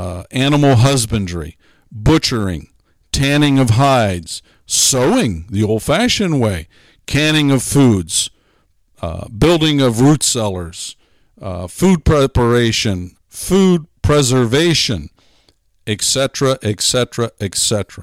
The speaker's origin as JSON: {"language": "English", "region": "Pennsylvania", "country": "United States", "tie": "born or raised there", "said": "Where I grew up in Pennsylvania, there's a monument in the middle of town called Standing Stone."}